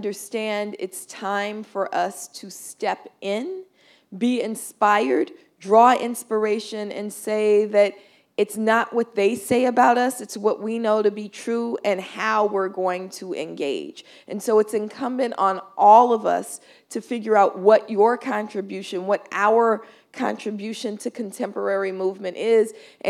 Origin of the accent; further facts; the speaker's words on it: Oakland, California, United States; So I grew up in Oakland, California. I don't know if you know that, but I'm from Oakland. And I'm born in 1972